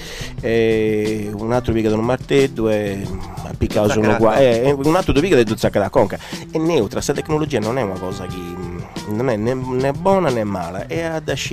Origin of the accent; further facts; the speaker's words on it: Sardinia, Italy; Non so se sono sardo, sono italiano e sono cittadino del suo mondo.